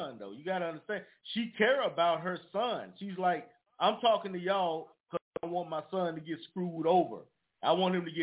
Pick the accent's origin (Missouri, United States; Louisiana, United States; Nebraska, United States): Louisiana, United States; Monroe; I wanted to start talking about Louisiana because he's from New Orleans, I'm from Monroe.